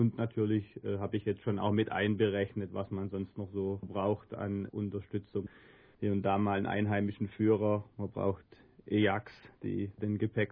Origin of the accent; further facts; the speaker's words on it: Neckarsulm, Baden-Württemberg, Germany; born there; Ich bin gebürtiger Neckarsulmer. Aber lebe jetzt schon seit 8 Jahren in der Region